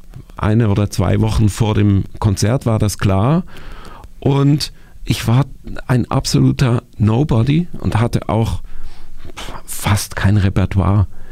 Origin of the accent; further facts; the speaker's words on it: Basel, Basel-Stadt, Switzerland; ich empfinde Basel als viel schöner und fühle mich fast noch geborgener jetzt dort, als ich das früher für mich war, weil ich dort aufgewachsen bin